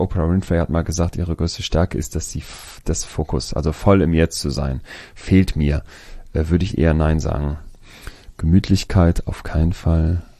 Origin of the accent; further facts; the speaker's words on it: Germany; als Deutscher